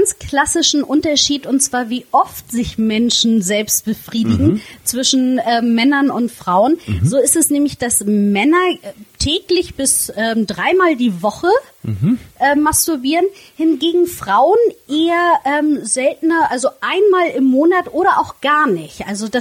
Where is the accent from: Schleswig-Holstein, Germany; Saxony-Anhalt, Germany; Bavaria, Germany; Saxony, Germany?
Schleswig-Holstein, Germany; Flensburg; da ich gebürtige Flensburgerin bin